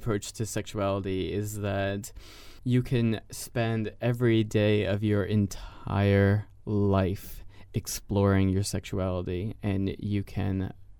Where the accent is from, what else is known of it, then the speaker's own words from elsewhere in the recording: New York, United States; Okay, but I'm from New York, so I say a lot.